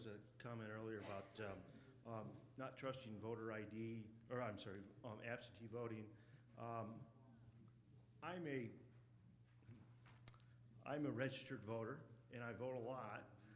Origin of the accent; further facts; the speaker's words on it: United States; from Huron County.